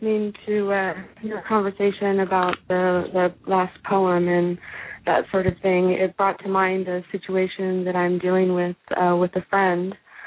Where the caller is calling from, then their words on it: California, United States; I'm calling from Northern California.